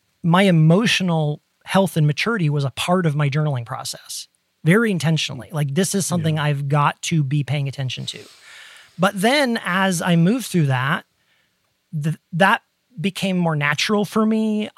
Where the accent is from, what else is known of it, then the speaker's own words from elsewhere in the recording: Ohio, United States; growing up in Ohio in the Midwest and the door frame in our kitchen that opened to the stairs going to the basement.